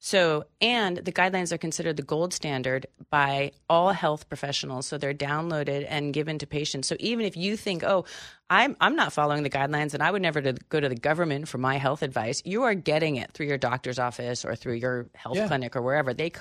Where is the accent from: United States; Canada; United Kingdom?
United States; Berkeley, California; and I grew up in Berkeley, California, so no one knows this better than me.